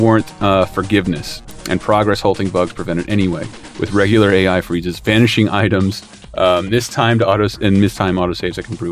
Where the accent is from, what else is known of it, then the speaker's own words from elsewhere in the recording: Boston, Massachusetts, United States; you can tell I'm from Boston?